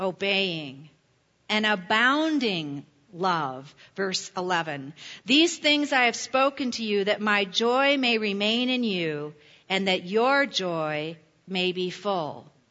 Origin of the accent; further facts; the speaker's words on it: Michigan, United States; I'm from Michigan, so we really know Johnny Appleseed.